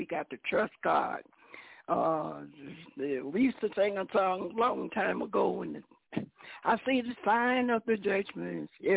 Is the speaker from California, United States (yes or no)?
no; Arkansas, United States; trusting in the Lord and try to reach out for those that are in trouble down in Arkansas. I was just where my hometown is, was checking with them and seeing what we can do to reach out to help somebody.